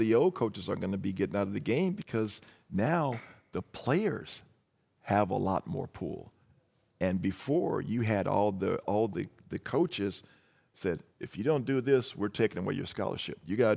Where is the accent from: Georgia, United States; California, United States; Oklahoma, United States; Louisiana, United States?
Oklahoma, United States; Oklahoma City; I grew up in Oklahoma City